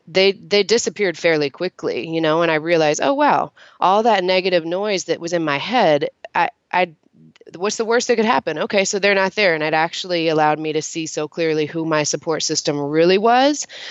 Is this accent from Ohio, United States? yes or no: no; Texas, United States; because I grew up in Texas and it was a fairly sheltered small town.